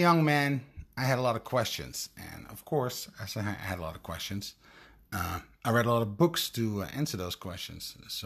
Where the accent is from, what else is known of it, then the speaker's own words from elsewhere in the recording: Netherlands; I'm actual blonde because I'm from the Netherlands.